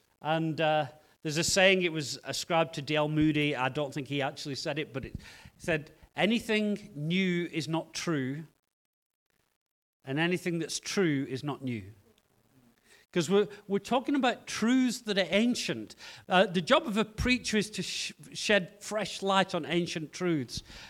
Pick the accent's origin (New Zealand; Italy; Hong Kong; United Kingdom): United Kingdom; England; now in Cape Town, South Africa; I grew up in the north of England, grew up from a very young age knowing Jesus.